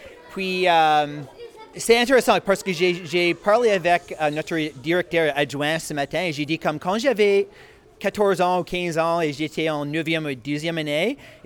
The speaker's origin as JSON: {"language": "French", "town": "Saint John", "region": "New Brunswick", "country": "Canada", "said": "je viens de Saint-Jean."}